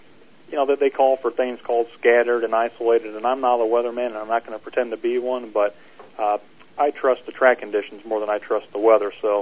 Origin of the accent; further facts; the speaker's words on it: Illinois, United States; I'm from Illinois originally, but before Route 66 Raceway was built over there in Joliet, we would travel over here every weekend from 1995 through 2006, racing junior dragster.